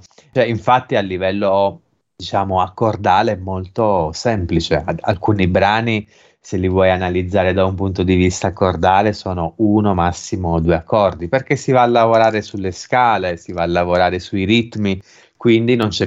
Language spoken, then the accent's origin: Italian; Modica, Sicily, Italy; io vengo da Modica e soprattutto sono nato e cresciuto in una zona di campagna, che quella zona lì è stata edificata dagli arabi più di 1000 anni fa